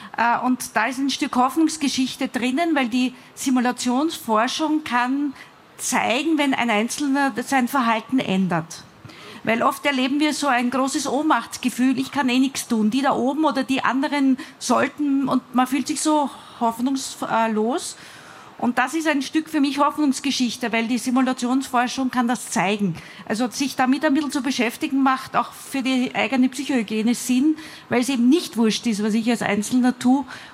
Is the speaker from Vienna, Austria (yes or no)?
yes; Vienna, Austria; Ich komme aus Wien.